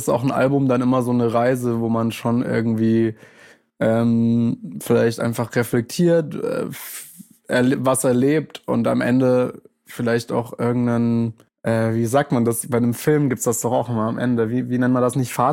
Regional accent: Bavaria, Germany; now in Berlin, Germany; ich bin halt in Bayern aufgewachsen, aber ich bin seit 10 Jahren in Berlin.

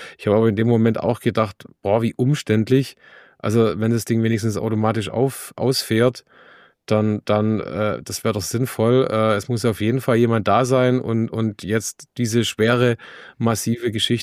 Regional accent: Baden-Württemberg, Germany; Achso, Baden-Württemberg, sorry. Also ich komme aus Baden-Württemberg.

